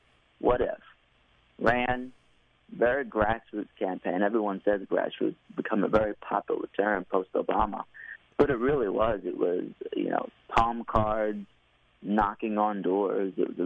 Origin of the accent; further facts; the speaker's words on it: Middletown, New York, United States; I was elected to a board of education where I grew up in Middletown, New York, in Orange County.